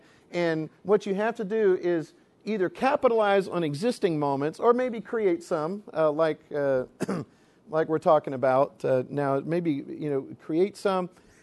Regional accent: Florida, United States; I grew up in Florida. It's biblical to hate snakes.

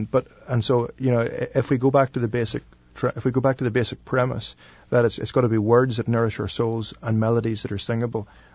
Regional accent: Ireland; going to university in England. I was from Ireland.

